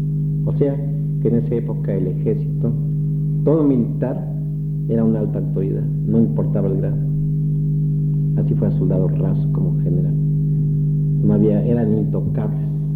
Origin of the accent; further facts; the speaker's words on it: Mexico City, Mexico; Pero sí lloré en esa vez cuando yo salí del Distrito Federal, mi tierra natal.